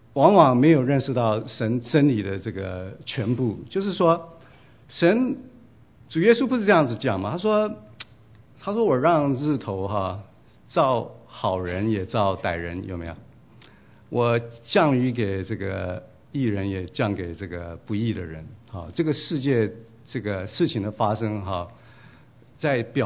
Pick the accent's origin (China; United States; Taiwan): United States; 这个是神对我们美国人的一个惩罚